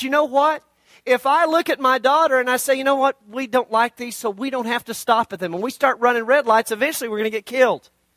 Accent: Amarillo, Texas, United States; I'm from Amarillo. I spent 30 years of my life in Amarillo

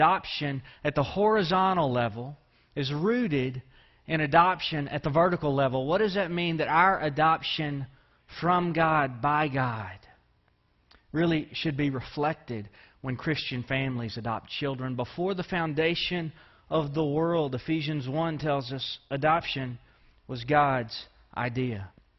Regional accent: Deweyville, Texas, United States; I grew up in Deweyville, Texas. We should be happy that I came away speaking in complete sentences and with most of my teeth, okay?

